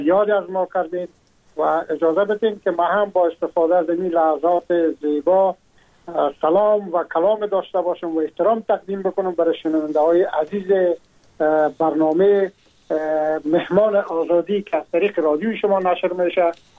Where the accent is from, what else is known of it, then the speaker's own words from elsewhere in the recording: Afghanistan; now in France; ما هم در جمع عموم مردمایی بودم که از افغانستان بر آمدم و تقریبا این 3.5 سال میشه که ما در فرانسه زندگی میکنم